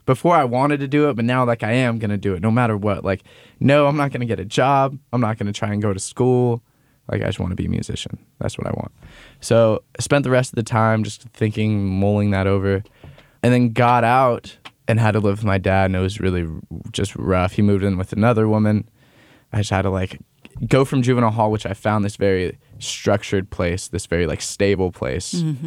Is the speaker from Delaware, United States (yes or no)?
no; Loomis, California, United States; because I grew up in Loomis